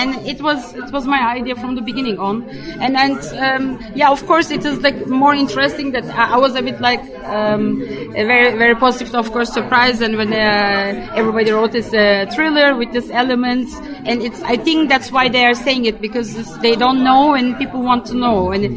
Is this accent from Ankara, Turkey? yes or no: no; Istanbul, Turkey; English is a second language; and I'm coming from Istanbul myself